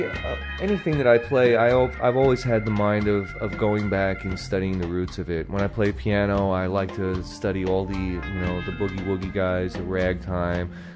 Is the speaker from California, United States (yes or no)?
no; Westbury, New York, United States; moved away as an adult; also born or lived in Boston; I grew up in New York, specifically Westbury, New York. That's on Long Island. And when I got to the age of about 20, I moved up to Boston.